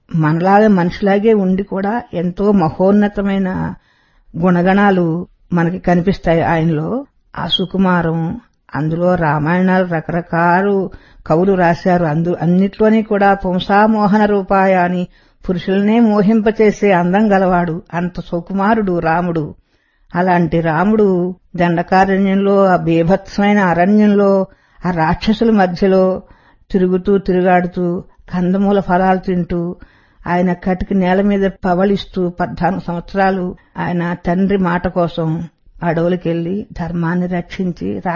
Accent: Vannachintalapudi, Andhra Pradesh, India; మాది తూర్పుగోదావరి జిల్లా అమలాపురం దగ్గరలో ఉన్న వన్నచింతలపూడి మా గ్రామం.

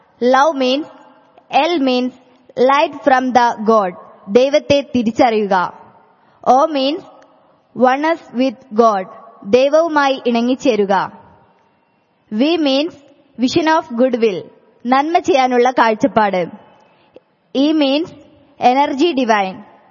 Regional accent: Makkaraparamba, Kerala, India; I am from Makkaraparamba in Malappuram district, Kerala. I am coming here for first time.

